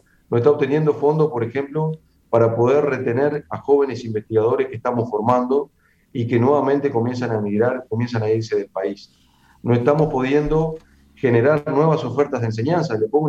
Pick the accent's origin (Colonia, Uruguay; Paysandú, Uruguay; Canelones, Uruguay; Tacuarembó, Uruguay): Tacuarembó, Uruguay; Paso de los Toros; soy de Paso de los Toros, no San Gregorio de Polanco.